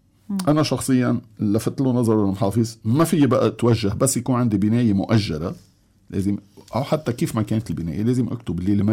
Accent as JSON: {"language": "Arabic", "country": "Lebanon", "said": "يعني الحجم الخسارة بالبنى الموجود عندنا بلبنان"}